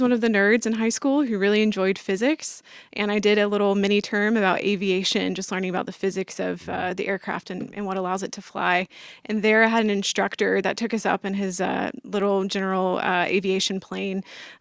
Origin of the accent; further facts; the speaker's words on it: North Carolina, United States; now in Madison, United States; I grew up in North Carolina, so I'm not a Wisconsin a Wisconsin local, though I am calling Madison home now because we've fallen in love with the area.